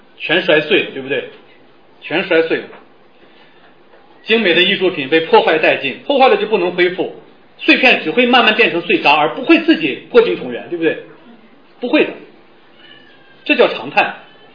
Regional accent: Northeast China, China; 我也是东北人，我已经效忠东北啊，所以不要以为黑东北，我的孩子都是东北人

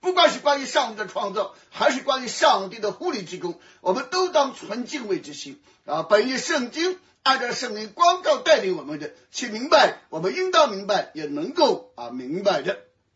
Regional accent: China; 神的车辇，我们用我们中国人的话来说，历史的车轮滚滚啊

